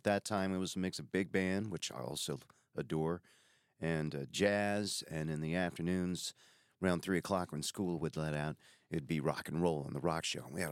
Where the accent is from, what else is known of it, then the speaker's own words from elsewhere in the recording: Baton Rouge, Louisiana, United States; Well, I am from right here in Baton Rouge, Louisiana. Long time resident. I've lived in Chicago and Denver for a short while, but have called Baton Rouge home the whole time, and love the town, love the people, love the food.